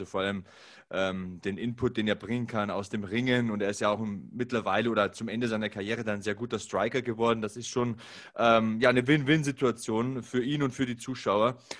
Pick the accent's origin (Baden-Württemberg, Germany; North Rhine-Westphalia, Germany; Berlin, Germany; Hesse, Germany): North Rhine-Westphalia, Germany; Oberhausen; Meine alte Heimat.